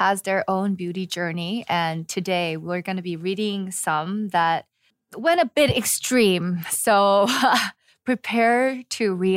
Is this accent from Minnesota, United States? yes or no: no; California, United States; I didn't really have a lot of fellow Asians from where I grew up in California.